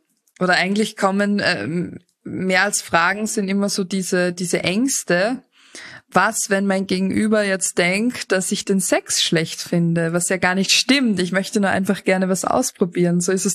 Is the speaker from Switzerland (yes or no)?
no; Austria; Also bei uns in Österreich würde man zuzeln dazu sagen.